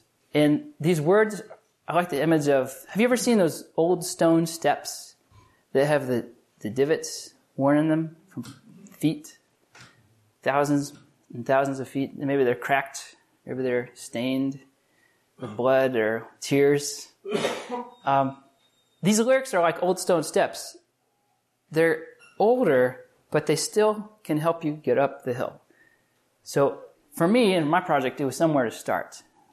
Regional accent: Midwest, United States; As a Midwesterner, a middle child of seven kids, it's true, though.

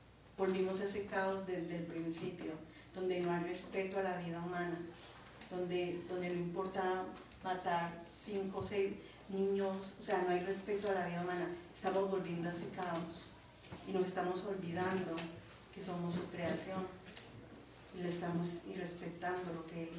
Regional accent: Colombia; moved away; Yo soy de Colombia, y yo sé que México también ahora está pasando por mucho de la violencia que se está viviendo. Yo pues prácticamente me vine a este país huyendo por esa violencia hace 20 y pico de años.

